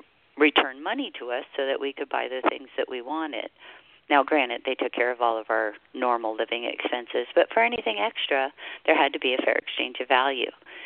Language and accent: English; Hawaii, United States; And I'm the last of 10 children who was born and raised in Hawaii.